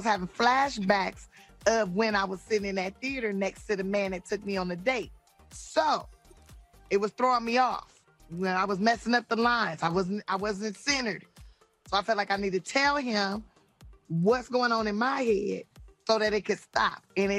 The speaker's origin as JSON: {"language": "English", "town": "Los Angeles", "region": "California", "country": "United States", "said": "Reason number one, I come from an underserved community. I'm from South Central Los Angeles."}